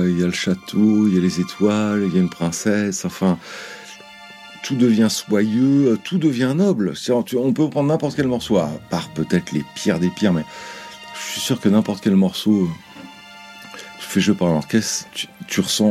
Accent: France; Faire de la musique quand on est français, c'est pas facile

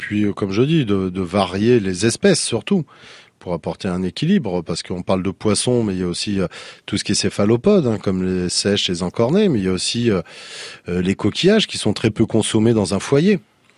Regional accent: La Rochelle, Nouvelle-Aquitaine, France; est-ce que vous pouvez me citer 5 espèces de poissons qu'on a chez nous à La Rochelle?

